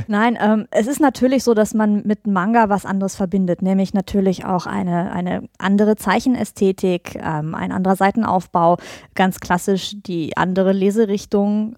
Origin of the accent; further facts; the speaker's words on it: Cologne, North Rhine-Westphalia, Germany; Ja, ich komme aus Köln